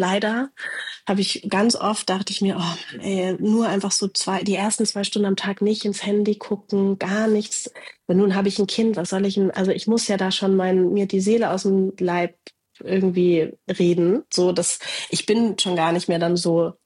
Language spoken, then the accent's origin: German; Berlin, Germany; born or raised there